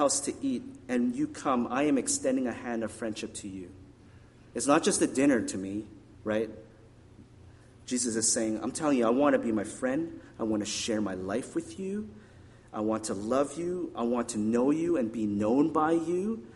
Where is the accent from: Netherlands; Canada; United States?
Canada; Regina, Saskatchewan; When I was growing up in Regina, I was like 8 or 9 years old, and the Queen Elizabeth came to visit our little city, right?